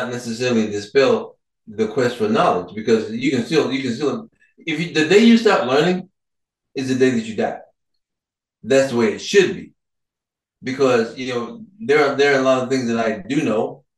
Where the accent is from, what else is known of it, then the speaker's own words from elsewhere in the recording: Georgia, United States; Like, I'm from Georgia. I think I told you this originally. I'm from Georgia.